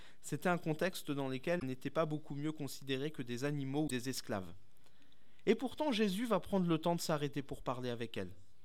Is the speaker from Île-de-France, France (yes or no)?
no; Grand Est, France; Je suis venu en région parisienne il y a 3 ans maintenant lorsque j'ai commencé l'Institut biblique à Nogent-sur-Marne. Mais je ne suis pas du tout parisien, je suis alsacien.